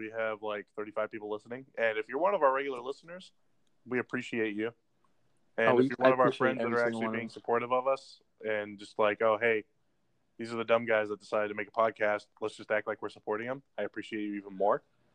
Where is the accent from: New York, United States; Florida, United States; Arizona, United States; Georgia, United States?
Florida, United States; I'm from Florida.